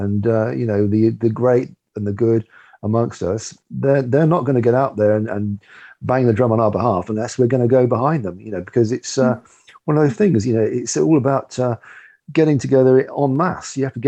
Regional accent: United Kingdom; speaking as a Brit, you know, in the UK, I've grown up with this reverence for the BBC.

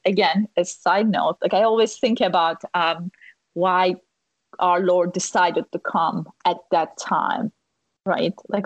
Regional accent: Turkey; because we grew up in Turkey believing that the Christianity was this Western invention, evil, whatnot.

